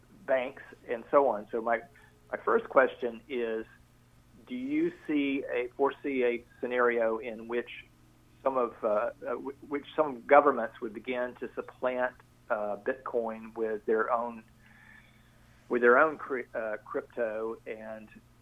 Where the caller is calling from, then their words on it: Enosburg Falls, Vermont, United States; I'm calling from Enosburg Falls, Vermont.